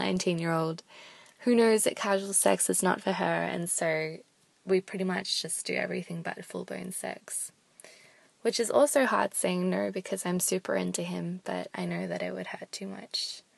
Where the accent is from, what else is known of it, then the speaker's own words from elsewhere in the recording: Australia; I'm from Australia and I'm 19.